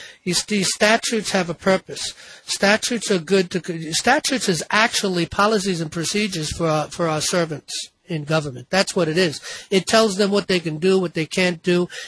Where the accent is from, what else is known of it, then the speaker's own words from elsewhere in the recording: New York, United States; I'm going to give New York as an example because I'm from New York and I understand New York and the judicial process.